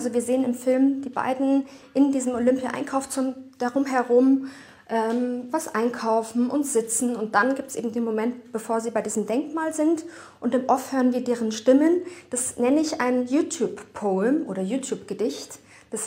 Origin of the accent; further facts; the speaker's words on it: Munich, Bavaria, Germany; Ich bin ja selber aus München. Ein Teil meiner Familie ist sozusagen sogenannte Gastarbeiterinnen aus den 60er Jahren. Mein Großvater ist in den 60ern gekommen.